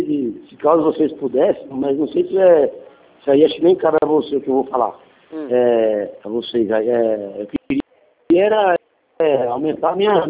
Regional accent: Barrinha, São Paulo, Brazil; Mas eu sou de Barrinha.

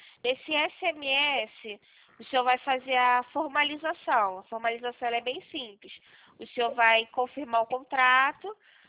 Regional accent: Rio de Janeiro, Brazil; isso, eu sou do Rio

